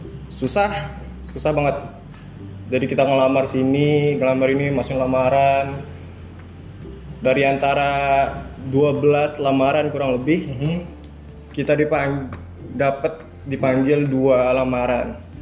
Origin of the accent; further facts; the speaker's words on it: Payakumbuh, West Sumatra, Indonesia; born there; Aku lahir di Payakumbu, 9 November tahun 2000.